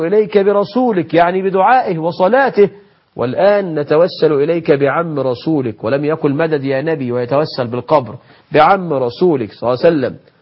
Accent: Egypt; بلدنا مصر

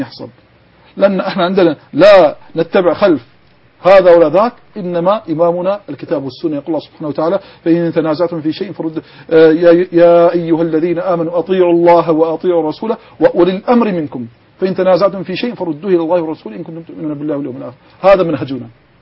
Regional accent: Bahrain; لكن الآن عندنا في البحرين الأمن متماسك

